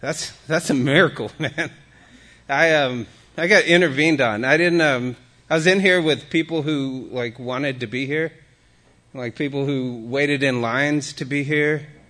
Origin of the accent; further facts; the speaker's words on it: Austin, Texas, United States; The way God was explained to me is, I'm from Austin.